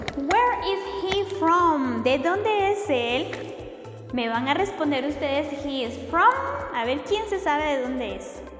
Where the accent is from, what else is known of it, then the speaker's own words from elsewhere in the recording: Guatemala; en nuestro caso, que somos de Guatemala, nuestra nacionalidad es guatemaltecos.